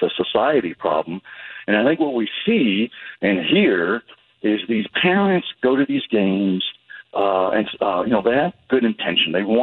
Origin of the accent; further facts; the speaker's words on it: Enterprise, Oregon, United States; Northeastern corner, Wallowa County, up there in the mountains, a little town, Enterprise High School.